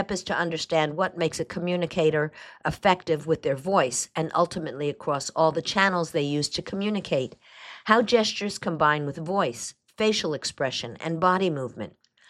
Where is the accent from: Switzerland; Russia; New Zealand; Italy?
Italy; now in United States; I grew up in Italy, where gesturing is practically a second language. Now that I live in the United States